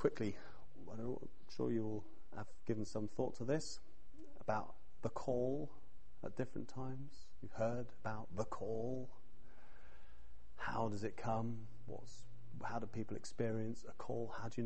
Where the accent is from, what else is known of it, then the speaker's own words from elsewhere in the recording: England, United Kingdom; I think we're all English in here, all British in here.